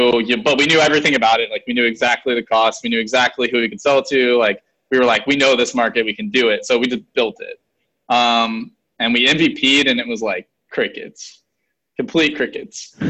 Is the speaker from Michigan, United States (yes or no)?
no; Lake Mary, Florida, United States; Yeah, so I was born in Lake Mary, went to school here, went to a college